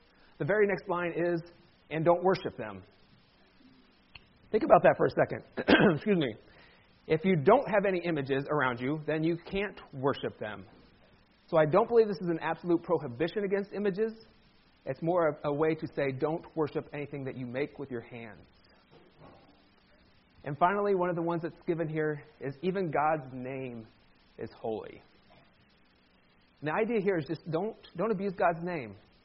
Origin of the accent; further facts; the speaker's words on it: Ohio, United States; I grew up in Amish country in Ohio.